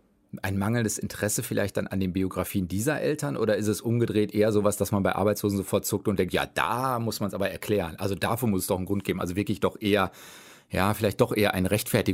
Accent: North Rhine-Westphalia, Germany; bei einer größeren Zeitung im östlichen Ruhrgebiet. Ich komme nämlich auch aus der Ecke, andere Stadt, anderes Umfeld.

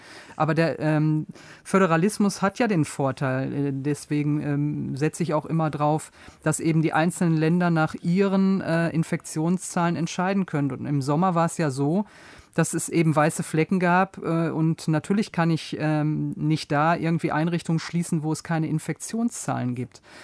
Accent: Duisburg, North Rhine-Westphalia, Germany; now in Berlin, Germany; ich fahre jetzt von, wo ich herkomme, von Duisburg nach Berlin in der Bahn 4 Stunden

